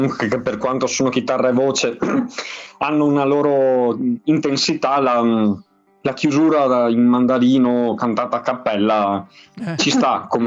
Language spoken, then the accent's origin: Italian; Padua, Veneto, Italy; Noi siamo di Padova.